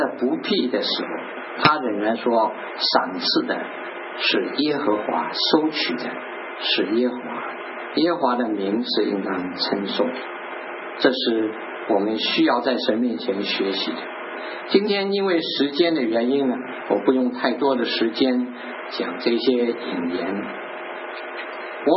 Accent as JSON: {"language": "Chinese", "country": "China", "lives_now": "North America", "said": "所谓我们中国人说啊，不打不成才。当然现在我们在啊北美啊"}